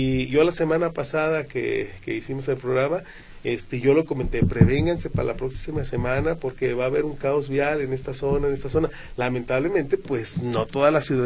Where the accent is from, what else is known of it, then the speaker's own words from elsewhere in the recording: Mexico; y como mexicanos, mientras no hay el cintito o la mano dura, hacemos lo que queremos.